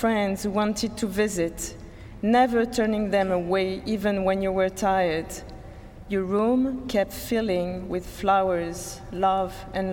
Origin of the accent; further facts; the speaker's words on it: Limoges, Nouvelle-Aquitaine, France; 100 kilometers from Limoges, my hometown in France. I listened to what happened so close to the place where I grew up years later